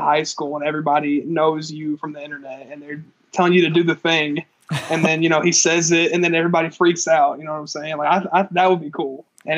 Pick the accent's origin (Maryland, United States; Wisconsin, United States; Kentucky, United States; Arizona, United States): Kentucky, United States; Madisonville; I'm 19. I'm from Madisonville, Kentucky.